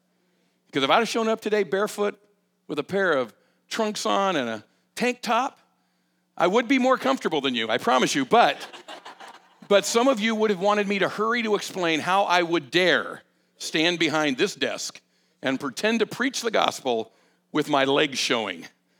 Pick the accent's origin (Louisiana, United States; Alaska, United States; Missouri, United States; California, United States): California, United States; also born or lived in Santa Cruz, United States; I was born in Santa Cruz, California, raised in Southern California, got saved in the Jesus movement